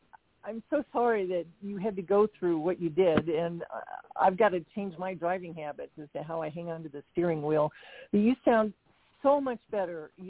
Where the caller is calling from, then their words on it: Denver, Colorado, United States; I'm calling from Denver.